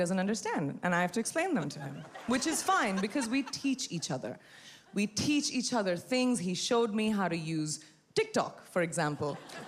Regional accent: India; I'm from India, a country rich in culture, in music, in entertainment.

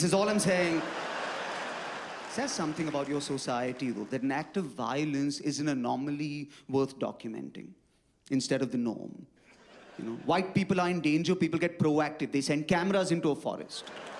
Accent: Mumbai, Maharashtra, India; Listen, I come from Mumbai. There is a monsoon in Mumbai, right?

